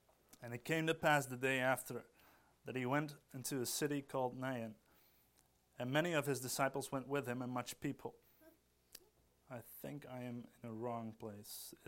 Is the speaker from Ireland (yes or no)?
no; Netherlands; English is a second language; You probably, not everybody knows me, but I'm from the Netherlands.